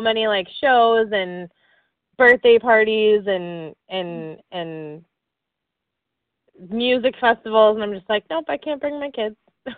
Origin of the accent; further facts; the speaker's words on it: Minnesota, United States; now in Virginia, United States; I remember when I moved to Virginia, you go to the end of the gas station, and I'm from Minnesota thinking people are just nice like we are